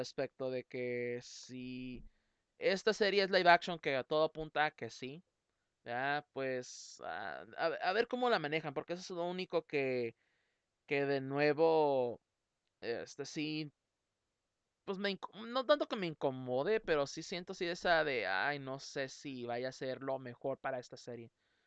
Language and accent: Spanish; Mexico; buena pregunta, porque somos mexicanos, ¿verdad?